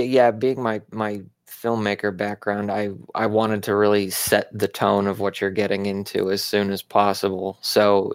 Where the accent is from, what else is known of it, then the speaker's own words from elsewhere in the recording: Arizona, United States; and I grew up pretty close to one of the countries, Mexico. I grew up in Arizona.